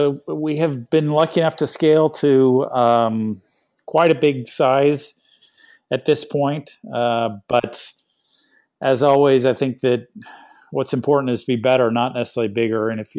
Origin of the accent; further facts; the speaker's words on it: Austin, Texas, United States; I was living in Austin. I grew up in Austin.